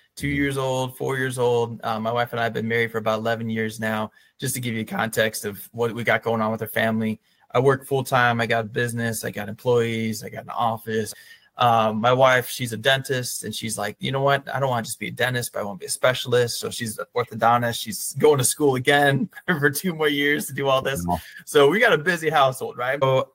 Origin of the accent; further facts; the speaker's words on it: Illinois, United States; So I grew up around Chicagoland area.